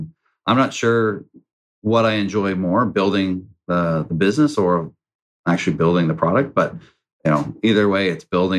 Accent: British Columbia, Canada; growing up in the Fraser Valley, never thought I'd be running a large construction company.

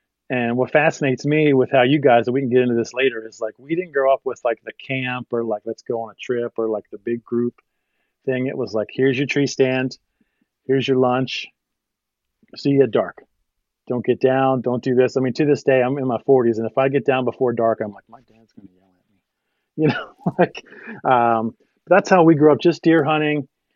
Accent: Maryland, United States; You know, I grew up in Maryland. You know, I'm not a native Pennsylvanian. And I grew up in Maryland.

